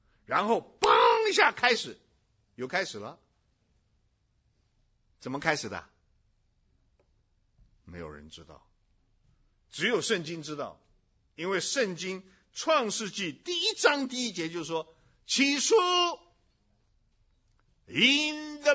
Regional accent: China; 你知道希腊很多方面呢、跟我们中国人是很像的

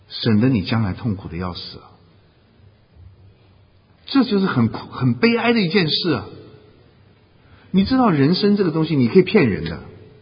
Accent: China; 我们中国人的传统说怎么办你知道吗？中国人的传统说将功赎罪

